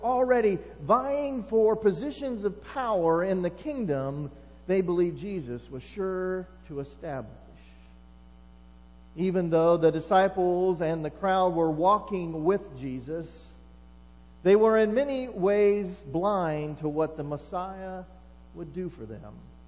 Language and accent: English; Enon, Ohio, United States; also born or lived in Athens, Ohio / Coralville, Iowa; I went from growing up in Enon to living in Athens, Ohio, to go to college at Ohio University, to my first job at Wright-Patt, which is a protected community in and of itself, and then to a small town in Iowa